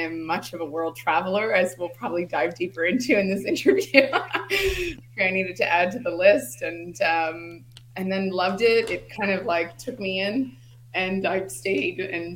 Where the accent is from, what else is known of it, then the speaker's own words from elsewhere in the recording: Toronto, Ontario, Canada; now in Playa del Carmen, Mexico; So actually, currently, I'm living in Playa del Carmen, Mexico. So just outside of Cancun, but I'm originally from Toronto, Canada. So I've just been situated here in the nice warmth for the last 2 years.